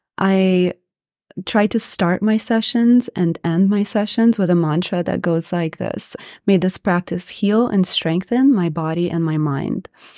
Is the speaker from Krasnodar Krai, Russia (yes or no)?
yes; Sochi, Krasnodar Krai, Russia; Originally from Russia.